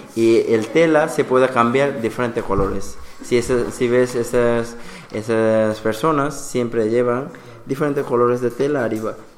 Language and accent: Spanish; Santiniketan, West Bengal, India; Spanish is a second language; En India es mi pueblo. Mi pueblo me encanta, en Santiniketan, donde yo crecí desde pequeñito.